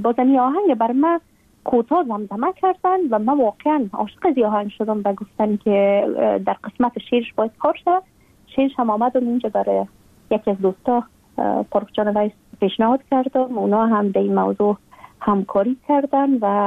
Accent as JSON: {"language": "Persian", "country": "Afghanistan", "said": "ما خب شمالی هستیم."}